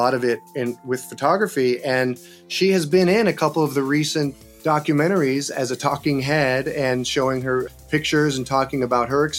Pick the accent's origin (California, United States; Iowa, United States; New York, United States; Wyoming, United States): California, United States; West Hollywood; But it's definitely growing up in West Hollywood, in Los Angeles, in the 70s